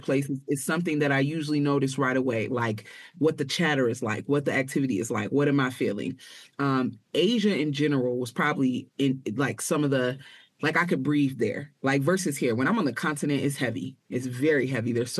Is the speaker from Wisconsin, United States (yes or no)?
yes; Wisconsin, United States; now in Atlanta, United States; So I grew up between Chicago and I didn't. I'm not from there. So I've been based in Atlanta. When I'm in the U.S., I've been based in Atlanta for the last 6 years. Yes, but I actually grew up in the Midwest, between Racine and Milwaukee